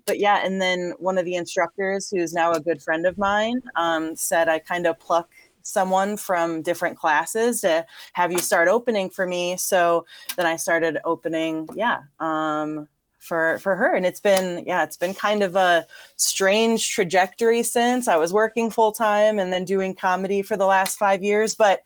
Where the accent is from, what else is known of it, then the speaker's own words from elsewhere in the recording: Chicago, Illinois, United States; And if you can't tell, I'm from Chicago, Illinois, which we talk with our hands a lot.